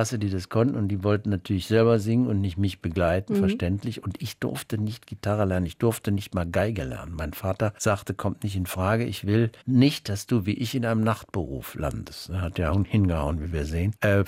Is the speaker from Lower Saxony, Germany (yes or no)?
no; Aachen, North Rhine-Westphalia, Germany; Das kannte ich ja als Aachener Provinzei überhaupt nicht.